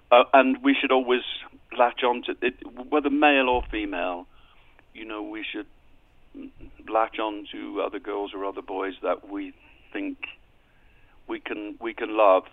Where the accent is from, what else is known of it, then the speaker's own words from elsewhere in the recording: South West England, United Kingdom; The band was actually started in Birmingham, not a place I'm from. I'm from the West Country of England, down south.